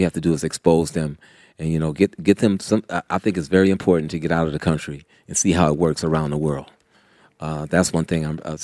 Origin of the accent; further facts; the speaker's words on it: Oakland, California, United States; This has been what kept me focused through all of the trials and tribulations of coming up and growing up in Oakland.